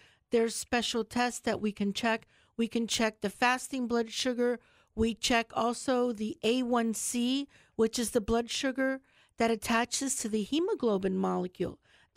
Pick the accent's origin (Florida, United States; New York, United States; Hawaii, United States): Florida, United States; Charlotte County; I grew up here in Charlotte County.